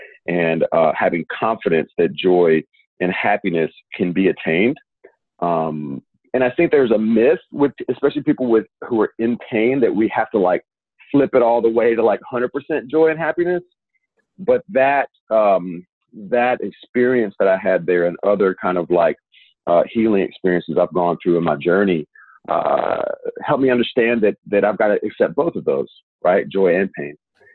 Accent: Louisiana, United States; also born or lived in Natchez, Mississippi; I was born in Natchez, Mississippi, grew up primarily in Louisiana.

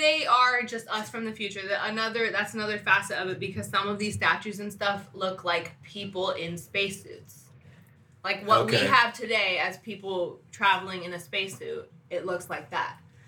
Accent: France; I'm French. That's why I can see them when I see them.

